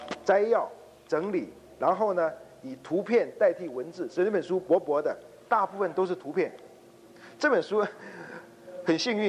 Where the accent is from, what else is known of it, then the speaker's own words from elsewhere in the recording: China; 因为我们中国人每次都引用